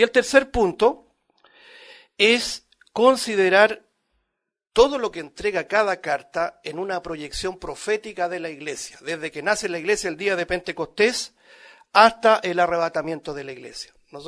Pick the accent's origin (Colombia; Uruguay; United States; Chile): Chile; Que ahora la estamos nosotros como chilenos viviendo, una incertidumbre.